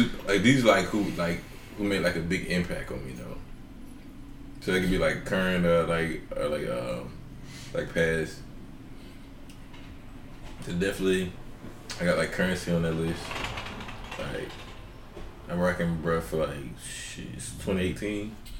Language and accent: English; West Coast, United States; I'm somebody from the West Coast.